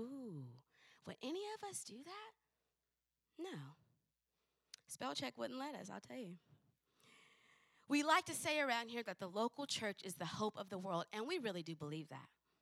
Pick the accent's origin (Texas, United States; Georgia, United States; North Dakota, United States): North Dakota, United States; born there; I'm 5'1, 100 pounds. I was born in North Dakota. I was baby of the year in 1980. For North Dakota.